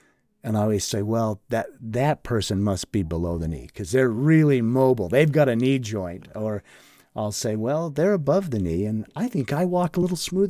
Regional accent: Charleston, Utah, United States; I grew up in Charleston, Utah, which nobody knows. It's a suburb of Midway. I laugh and say it's a suburb of Midway. Charleston is a little town outside of Heber City. When I grew up there, there was nothing but farms.

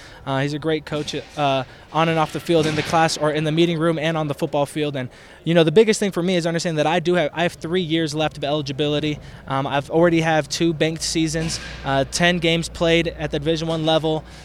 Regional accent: Arizona, United States; I'm from Arizona, so it's a super quick flight.

